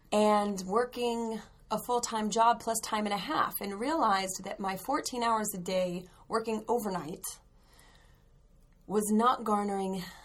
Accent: Utah, United States; I'm from Utah.

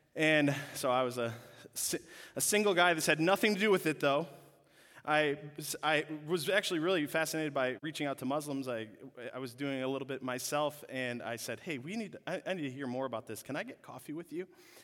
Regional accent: Michigan, United States; also born or lived in Little Rock, United States; my wife and I, we moved back to Michigan. We both grew up here, but we moved back in September from Little Rock, Arkansas

